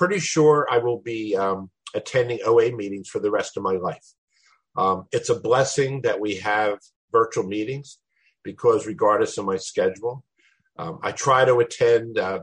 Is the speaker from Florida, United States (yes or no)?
yes; Florida, United States; I'm from Florida, and I'm really happy to be part of the group.